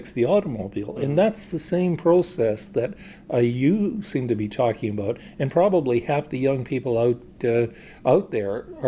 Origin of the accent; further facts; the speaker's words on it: Toronto, Ontario, Canada; I was raised actually in the West End of Toronto